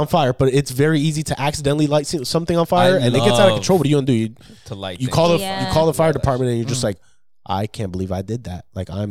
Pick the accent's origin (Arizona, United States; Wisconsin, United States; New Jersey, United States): New Jersey, United States; Yeah, it's like because, you know, I grew up in New Jersey. You can't really do fireworks up there either.